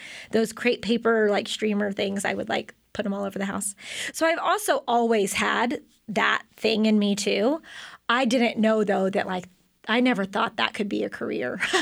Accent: Houston, Texas, United States; now in Waco, United States; Yeah, I grew up in Houston, and I came to Baylor in 1997, 20 years ago.

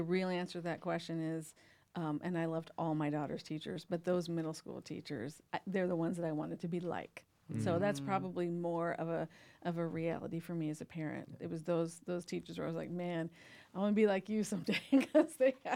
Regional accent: South Dakota, United States; and I'm from South Dakota, says, I think this is a, you know, very South Dakota middle-aged lady thing to say.

